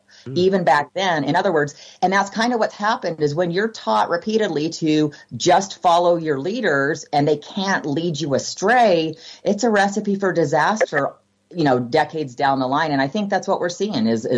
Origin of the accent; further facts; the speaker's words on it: California, United States; first of all, I came from California, and I know that the people leaving California are the conservatives.